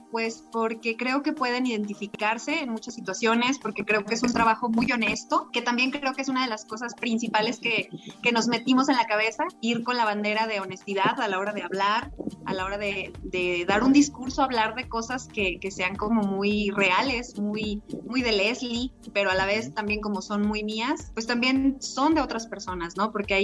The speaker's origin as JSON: {"language": "Spanish", "town": "San Juan de los Lagos", "region": "Jalisco", "country": "Mexico", "said": "Bueno, pues yo soy de San Juan de los Lagos, de los Altos de Jalisco"}